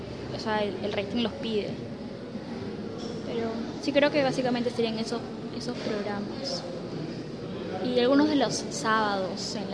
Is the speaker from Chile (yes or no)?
no; Peru; es importante para como peruana